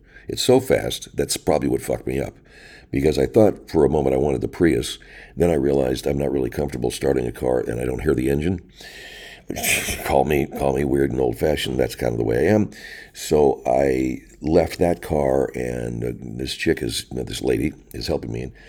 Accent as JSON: {"language": "English", "town": "Arcadia", "region": "California", "country": "United States", "tie": "born or raised there", "said": "One place, though, that I hadn't been back to that frequently is my hometown of Arcadia."}